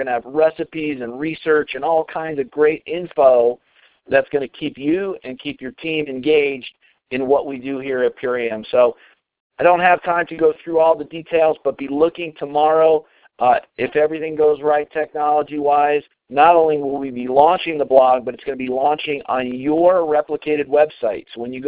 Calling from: Colorado, United States; I'm calling in from Colorado tonight.

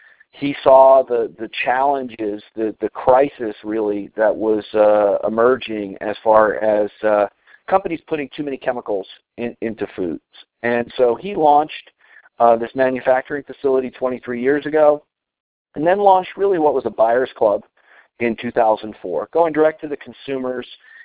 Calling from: Colorado, United States; and I'm calling in from Colorado tonight.

